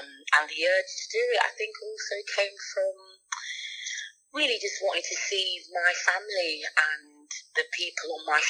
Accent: London, United Kingdom; now in Sheffield, United Kingdom; I am a novelist. I live in Sheffield. I'm originally from London and never left. I came up to do my degree, as it happens for a lot of people, actually, and then stayed.

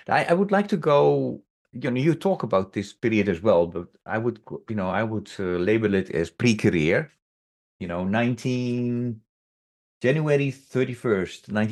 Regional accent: Netherlands; And I'm from the Netherlands.

